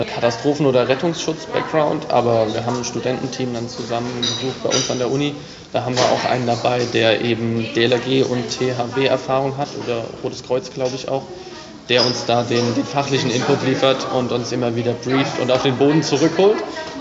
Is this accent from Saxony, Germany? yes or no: no; Wiesbaden, Hesse, Germany; ich komme aus Wiesbaden, studiere da auch